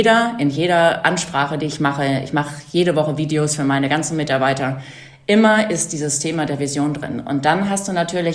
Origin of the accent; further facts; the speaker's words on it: North Rhine-Westphalia, Germany; Ich bin auf dem Bauernhof groß geworden in Westfalen